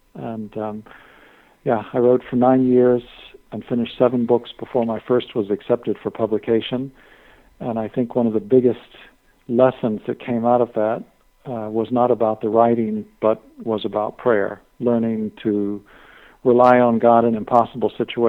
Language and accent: English; North Carolina, United States; born there; moved away as an adult; I was born in North Carolina, but I left and went to Europe to do my university studies and basically never came home.